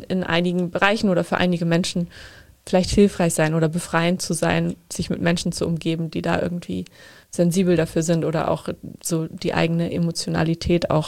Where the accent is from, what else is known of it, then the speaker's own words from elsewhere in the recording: North Germany, Germany; Ich komme ja aus Norddeutschland